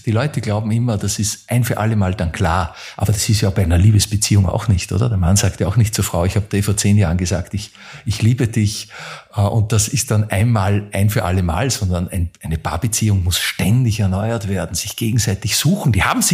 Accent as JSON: {"language": "German", "town": "Linz", "region": "Upper Austria", "country": "Austria", "said": "ich bin ein Linzer"}